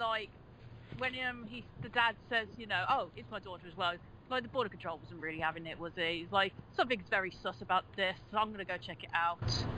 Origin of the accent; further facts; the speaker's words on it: Midlands, United Kingdom; I am from the Midlands of England